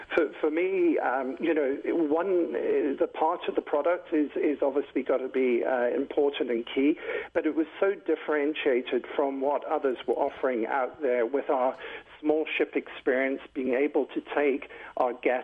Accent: Troon, Scotland, United Kingdom; born there; I was born in Scotland.

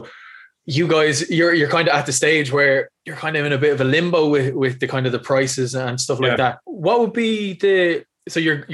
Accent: Blanchardstown, Leinster, Ireland; also born or lived in Smithfield; now in Baltinglass, Ireland; I'm originally from Blanchardstown, moved into Smithfield, and now I'm living out in Wicklow and in Baltinglass.

